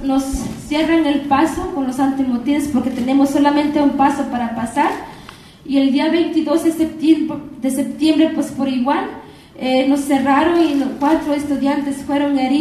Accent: Mexico; first language Nahuatl; Spanish is a second language; yo mi lengua materna es náhuatl, y más mis compañeros que hablan mepa y mixteco

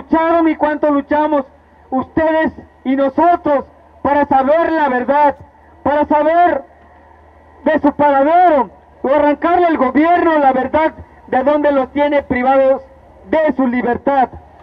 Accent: Mexico; que protesta por sus derechos como mexicanos que somos, ¿verdad?

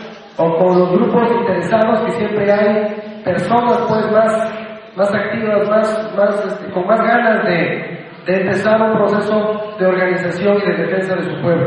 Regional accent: Oaxaca, Mexico; aunque no somos de aquí de Mejapa, somos de la ciudad de Oaxaca, somos hijos de campesinos, somos hijos de indígenas, nuestros padres vienen de pueblos como este

